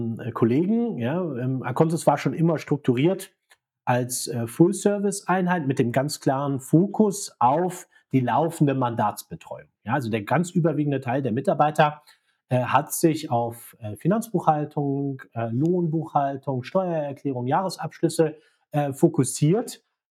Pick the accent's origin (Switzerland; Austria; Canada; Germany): Germany; Lower Saxony; Also ich bin eigentlich Niedersachse. Habe in Niedersachsen mein Abitur gemacht